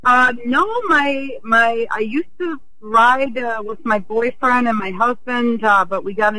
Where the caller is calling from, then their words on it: Milwaukee, Wisconsin, United States; How are you? I'm in Milwaukee, actually.